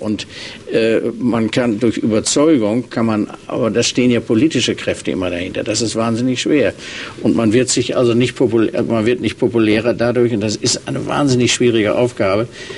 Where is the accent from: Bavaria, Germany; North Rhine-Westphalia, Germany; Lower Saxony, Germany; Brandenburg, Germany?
North Rhine-Westphalia, Germany; ich weiß das in Nordrhein-Westfalen, Bundesland, wo ich herkomme